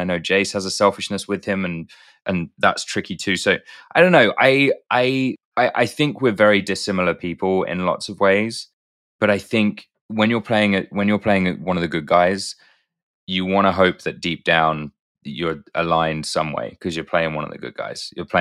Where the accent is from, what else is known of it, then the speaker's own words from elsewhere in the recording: United Kingdom; That's better than my British accent and I'm British.